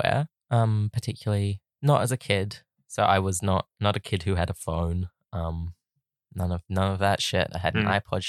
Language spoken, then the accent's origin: English; Queensland, Australia; also born or lived in Sydney; I was born in Sydney, grew up in Queensland.